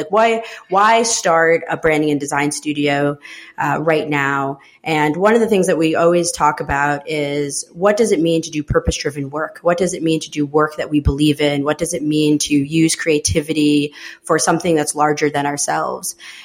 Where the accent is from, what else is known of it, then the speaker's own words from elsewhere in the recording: New York, United States; also born or lived in El Salvador; So I was born in El Salvador, which is in Central America. growing up in upstate New York, nobody ever knew what El Salvador was.